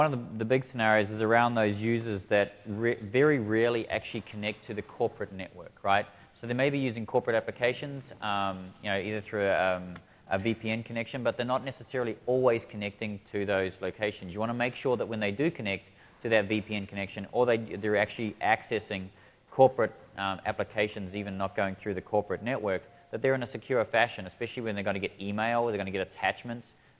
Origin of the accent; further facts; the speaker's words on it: New Zealand; I'm from New Zealand.